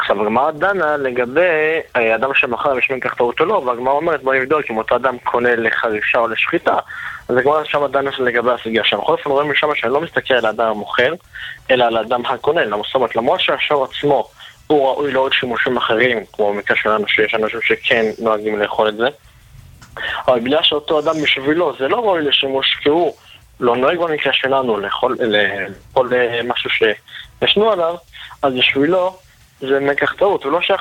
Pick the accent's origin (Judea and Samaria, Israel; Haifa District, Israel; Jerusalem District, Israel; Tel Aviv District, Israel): Jerusalem District, Israel; Jerusalem; מירושלים.